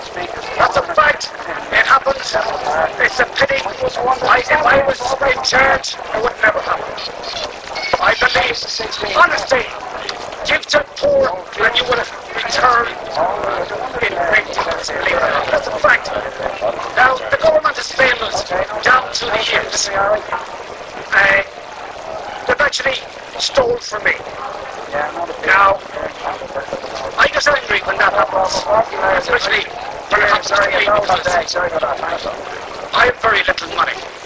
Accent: Mullingar, Leinster, Ireland; I come from the middle of Ireland, a place called Mullingar. And a good place it is, and it's getting better.

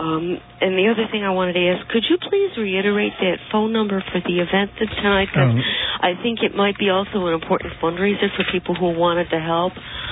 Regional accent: Manhattan, New York, United States; I'm from Manhattan, and I appreciate what you have to say

